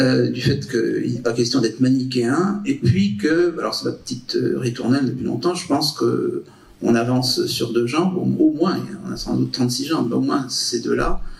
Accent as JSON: {"language": "French", "country": "France", "said": "ça m'arrangeait évidemment peut-être en tant que Français"}